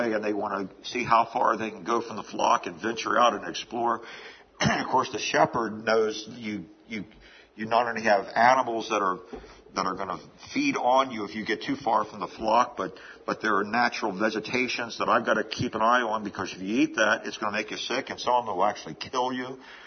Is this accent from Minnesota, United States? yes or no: no; Hagerstown, Maryland, United States; I was reminded this past week of the church that I grew up in Hagerstown, Maryland, before an arson torched it one Sunday night.